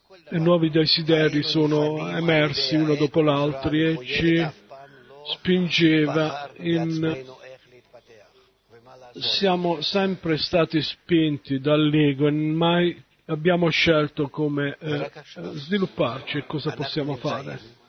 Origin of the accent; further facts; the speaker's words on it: Madrid, Community of Madrid, Spain; Italian is a second language; vengo da Madrid.